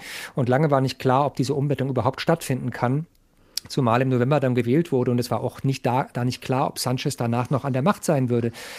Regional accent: Germany; Ich glaube, wir müssen uns immer wieder auch als Deutsche klar machen

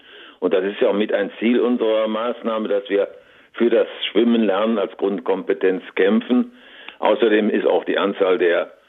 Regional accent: Cologne, North Rhine-Westphalia, Germany; Ja, ich könnte Ihnen Beispiele nennen aus meiner Heimatstadt hier aus Köln.

